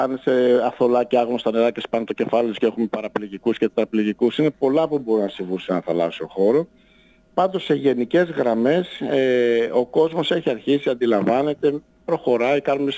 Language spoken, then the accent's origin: Greek; Greece; Δηλαδή ήταν τραγικό να δεχτώ σαν Έλληνας ότι η χώρα μου είναι σε αυτή την κατηγορία.